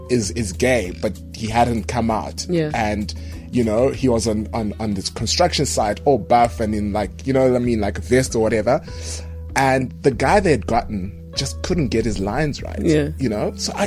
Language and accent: English; Zimbabwe; So originally from Zimbabwe.